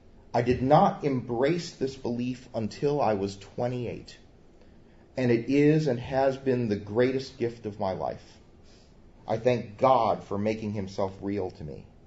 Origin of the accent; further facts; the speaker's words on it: Midwest, United States; It's one of my great memories growing up in the Midwest is driving through driving through farmland with the rows of corn